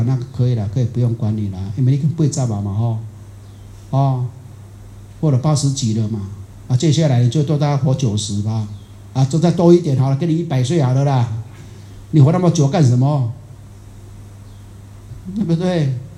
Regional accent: Taiwan

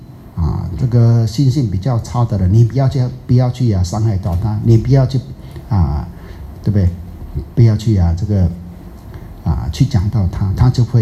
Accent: Taiwan; 我们台湾人讲的，南看就配暖，黑暗看就斗端

